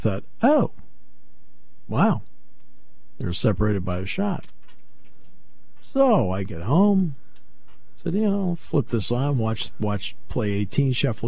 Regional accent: Connecticut, United States; I grew up in Connecticut.

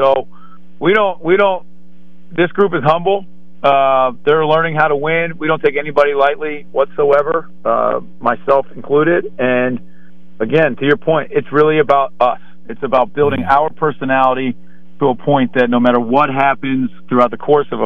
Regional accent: Philadelphia, Pennsylvania, United States; I'm from Philly, Steve. I know it, man.

